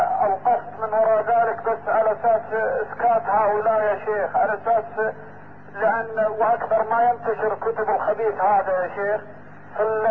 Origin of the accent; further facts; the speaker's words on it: Saudi Arabia; أحد الأخوة عندنا في السعودية رد عليه